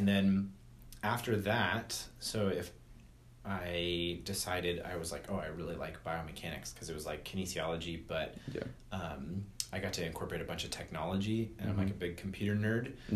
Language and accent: English; Garden Grove, California, United States; now in Orange, United States; Yeah, yeah. So Cal State Fullerton, yeah, I grew up in Garden Grove and I live in Orange now.